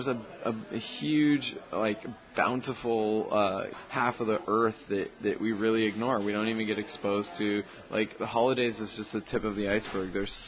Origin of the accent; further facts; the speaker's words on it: United States; As an American, we're so blind to whom else is in our part of the world.